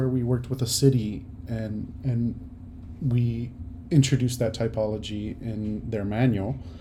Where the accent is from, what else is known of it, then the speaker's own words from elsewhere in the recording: Houston, Texas, United States; I don't go to Dallas because I'm from Houston, and why would I ever need to go to Dallas?